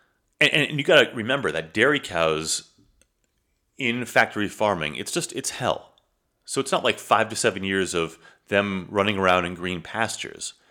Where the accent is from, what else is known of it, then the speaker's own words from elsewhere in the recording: United States; just because we grew up in America, we were, raised in America with American values that dogs are pets and not food